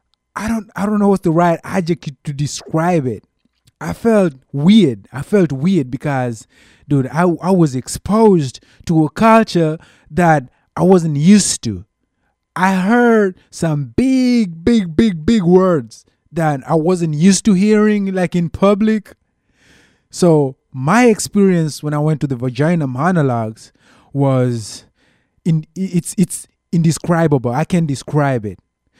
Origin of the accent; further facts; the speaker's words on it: Kenya; I'm from Kenya, and we don't get tired when we run.